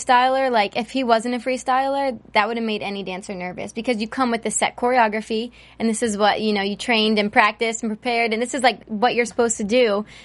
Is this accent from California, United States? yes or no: no; Florida, United States; Yeah, because I'm from Florida, so it was the closest one to me.